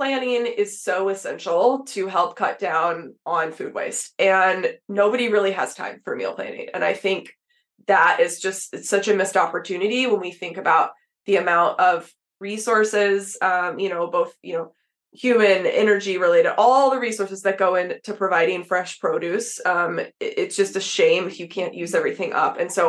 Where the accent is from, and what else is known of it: Texas, United States; born or raised there